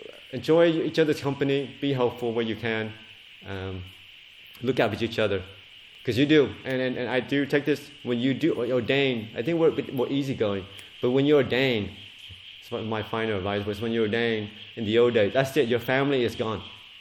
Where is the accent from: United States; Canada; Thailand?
Thailand; I was from Thailand, that's what you